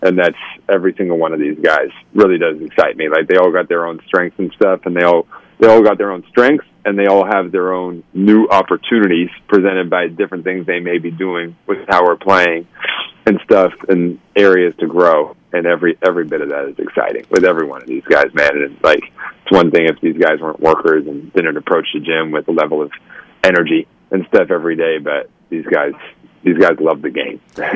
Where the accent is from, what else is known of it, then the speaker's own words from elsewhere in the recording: Waiheke Island, Auckland, New Zealand; I grew up taking a ferry to school. I grew up on Waiheke Island in New Zealand, and I'd take a ferry to school every day.